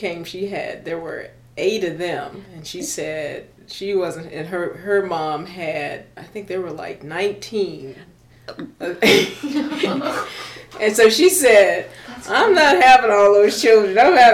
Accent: Houston, Texas, United States; Okay, I'm from Houston.

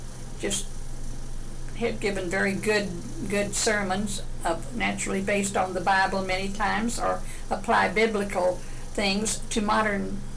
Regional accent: Jefferson, Texas, United States; born there; moved away; Now, I was born in East Texas in this whole old home, my grandmother's home in Jefferson, East Texas.

